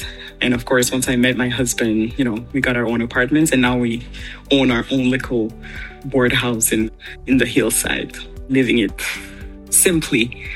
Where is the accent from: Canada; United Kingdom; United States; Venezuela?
Canada; because as a Canadian, you can live 6 months there and 6 months in Canada.